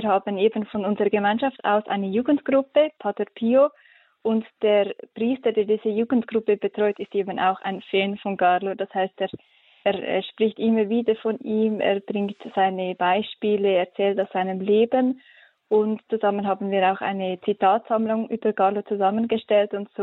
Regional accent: Switzerland; ich komme aus der Schweiz, wie ihr wohl an meinem Akzent erkennen könnt.

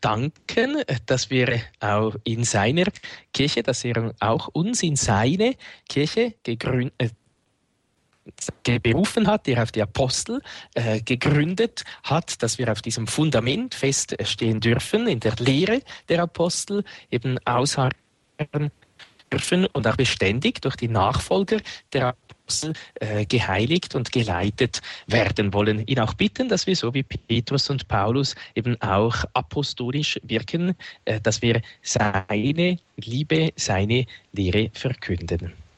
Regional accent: Winterthur, Zurich, Switzerland; dann in Winterthur, dort wo ich aufgewachsen bin

